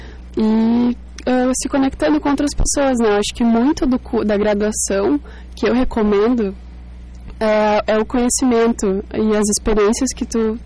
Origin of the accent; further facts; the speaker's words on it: Venâncio Aires, Rio Grande do Sul, Brazil; Eu sou de natural de Venâncio Aires